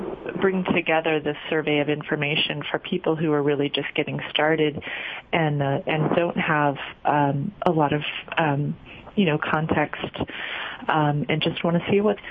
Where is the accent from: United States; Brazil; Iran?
United States; California; Oh, I grew up mostly in California.